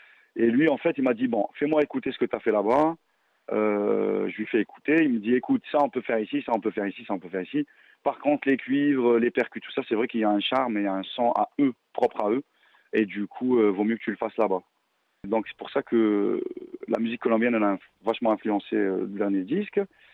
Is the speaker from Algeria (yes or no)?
yes; Algeria; moved away as an adult; now in Montreal, Canada; quand je suis arrivé d'Algérie et que j'ai atterri dans les métros de Montréal